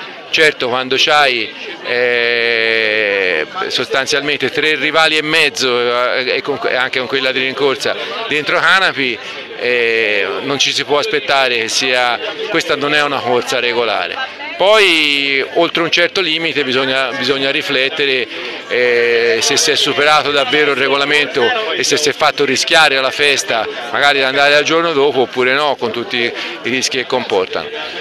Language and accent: Italian; Siena, Tuscany, Italy; quindi io sono un senese